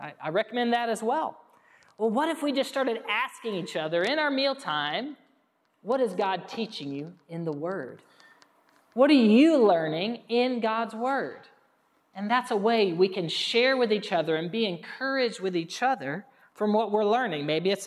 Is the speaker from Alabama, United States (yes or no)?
yes; Alabama, United States; I'm from Alabama. I'm an Alabama football fan.